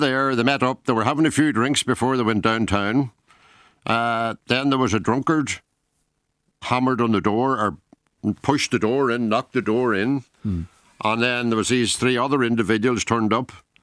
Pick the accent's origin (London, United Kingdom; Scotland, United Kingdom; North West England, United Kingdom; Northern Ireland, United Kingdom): Northern Ireland, United Kingdom; now in Ireland; I'm originally from Tyrone.